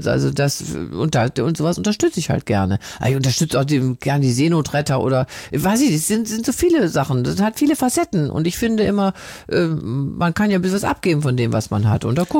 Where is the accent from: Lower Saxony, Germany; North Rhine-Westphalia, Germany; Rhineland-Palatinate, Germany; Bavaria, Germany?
North Rhine-Westphalia, Germany; Wuppertal; Ja, ich bin ja Wuppertalerin.